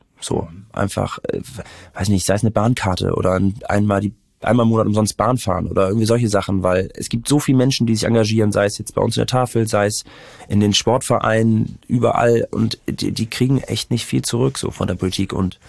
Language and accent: German; Hamburg, Germany; ich bin in Walddörfern aufgewachsen, da ist es auch noch echt sehr, sehr ruhig.